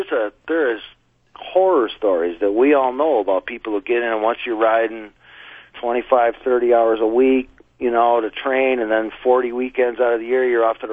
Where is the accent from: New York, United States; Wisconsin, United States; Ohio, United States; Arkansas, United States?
Wisconsin, United States; I grew up just outside of Milwaukee, and there's some kind of interesting stuff that has happened there and stuff.